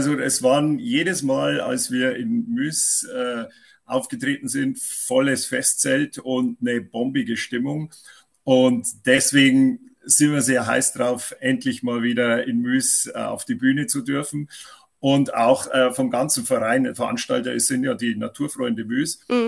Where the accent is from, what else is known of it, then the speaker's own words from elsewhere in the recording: Bavaria, Germany; accent: Upper Palatinate; Ich bin zugeschaltet tatsächlich aus Bayern und zwar aus dem hohen Norden von Bayern. Das Ganze nennt sich Oberpfalz, ja. Deswegen auch mein Dialekt.